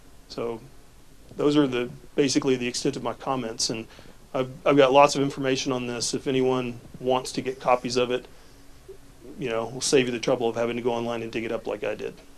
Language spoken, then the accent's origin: English; Tennessee, United States; In my home state of Tennessee, I got a piece of property that's at the mouth of a river called the Harpeth River.